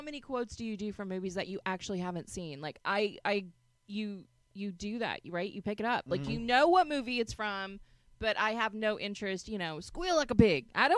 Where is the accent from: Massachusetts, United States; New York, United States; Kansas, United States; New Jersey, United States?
Kansas, United States; hey, you know, where are you from? Kansas. Well, you're not in Kansas anymore.